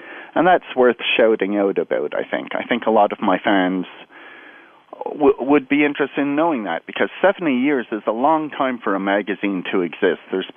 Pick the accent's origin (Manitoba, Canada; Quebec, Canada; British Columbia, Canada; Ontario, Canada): Quebec, Canada; Montreal; now in California, United States; it's Montreal, Canada, not California. I live in California now, but I am from Montreal.